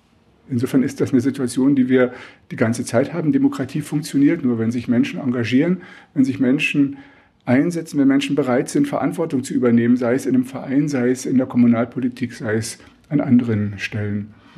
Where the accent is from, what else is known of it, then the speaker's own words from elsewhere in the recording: East Germany, Germany; Ich bin aufgewachsen in der DDR, habe studiert in der Wendezeit, habe mich damals in der Studentenpolitik engagiert in der Wendezeit und habe eben 25 Jahre auf dem Buckel in meiner Biografie in der DDR